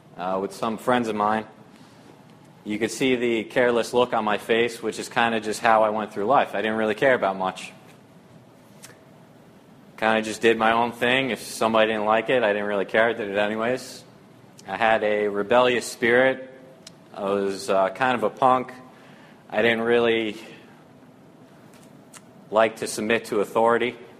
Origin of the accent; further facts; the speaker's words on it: New Jersey, United States; also born or lived in Staten Island, New York; So I was born in 1984 in Staten Island, New York. My family originates from there. I lived there up until I was the age of 3, and then my family moved to New Jersey, which is where I grew up.